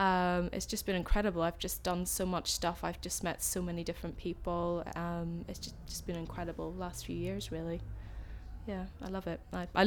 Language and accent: English; Belfast, Northern Ireland, United Kingdom; now in London, United Kingdom; I'm 21 and I'm originally from Belfast but study in London.